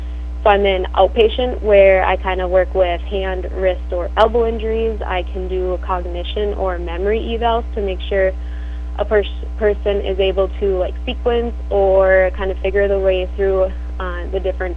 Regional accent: Clarkfield, Minnesota, United States; So I grew up in Clarkfield, Minnesota, and came over to Dawson for school in seventh grade

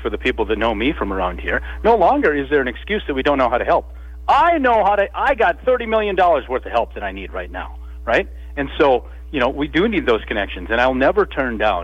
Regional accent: United States; so I'm an American military veteran

